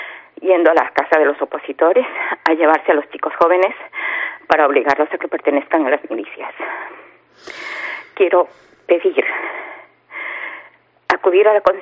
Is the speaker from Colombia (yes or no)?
no; Venezuela; moved away as an adult; now in Spain; Hace 25 años estoy casada con un español. Mis hijos son españoles, pero procedo de Venezuela.